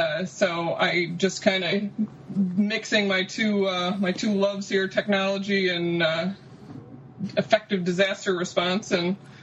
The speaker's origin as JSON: {"language": "English", "region": "New York", "country": "United States", "tie": "born or raised there", "said": "my hometown recently got flooded, so I'm right in the midst of it here in upstate New York"}